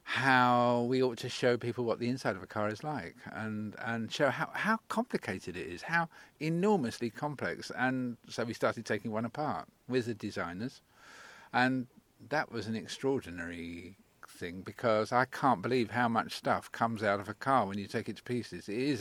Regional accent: London, United Kingdom; born there; I'm a South London car boy, really. I was born in South London, and I spent the whole of my adolescence taking cars to pieces

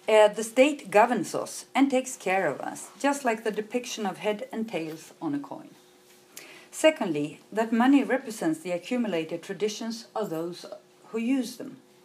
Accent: Sweden; But as my home country, I know it well.

